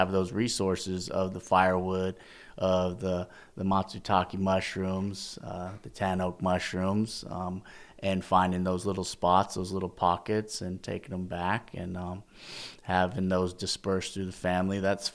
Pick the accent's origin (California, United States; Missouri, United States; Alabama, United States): California, United States; Hoopa; I choose to live in Hoopa Valley because doing so meets my personal values of family. So my family's here in Hoopa. I grew up in Hoopa all my life